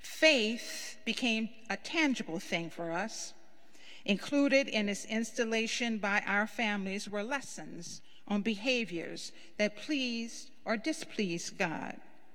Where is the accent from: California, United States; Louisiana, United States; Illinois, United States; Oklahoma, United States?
Louisiana, United States; As many of you know, I'm a small town girl. I recently checked the population and found that my hometown is a micropolitan area in St. Mary Parish, Louisiana.